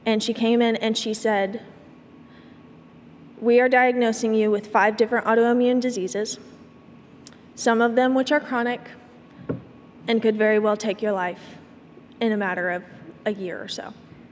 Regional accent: Texas, United States; My testimony starts, I was raised in Northeast Texas. in a very small town. I was raised in a devoted Christian family.

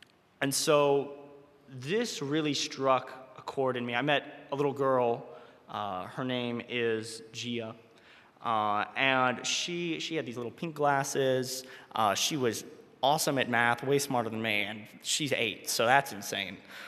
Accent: United States; as an American who has not done a whole lot of travel throughout his life

